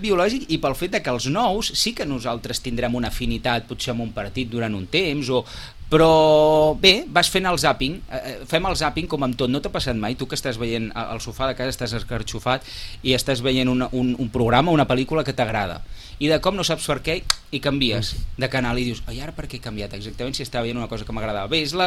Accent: Barcelona, Catalonia, Spain; jo soc del Poble Nou i vaig viure fins fa no gaire a Barcelona

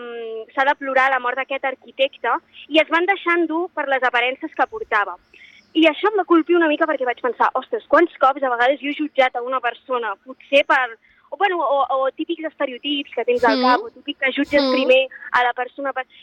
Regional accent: Vilanova i la Geltrú, Catalonia, Spain; jo estic molt contenta de venir a Sitges, perquè jo soc de Vilanova i la Geltrú

